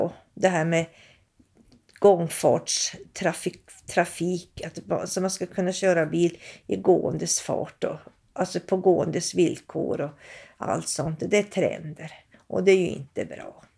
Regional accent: Båtskärsnäs, Norrbotten County, Sweden; also born or lived in Umeå / Luleå; Jag har bott utanför Kalix när jag var liten i en by som heter Båtskärsnäs. Men dit flyttade vi därifrån 63 och sen har jag flyttat runt lite grann. Jag har läst i Umeå några år också.

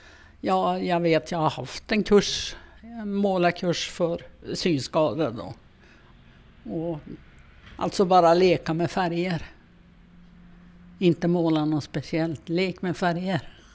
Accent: Luleå, Norrbotten County, Sweden; also born or lived in Stockholm; Jag är Luleåbo. Jag är född och uppvuxen i Luleå. Har bott nere i Stockholm. Och just nu som pendlar jag, bor jag både i Stockholm och här.

